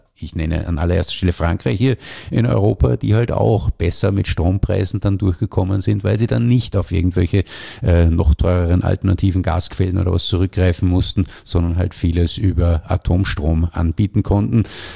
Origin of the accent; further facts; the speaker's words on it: Austria; born there; so volatil sie auch für einen gebürtigen Österreicher erscheinen mögen, der Angloamerikaner hat dazu ein bisschen andere Einstellung